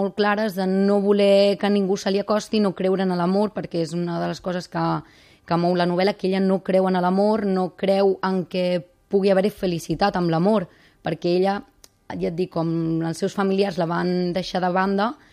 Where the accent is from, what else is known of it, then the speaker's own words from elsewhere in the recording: Blanes, Catalonia, Spain; now in Malgrat de Mar, Spain; De Blanenca.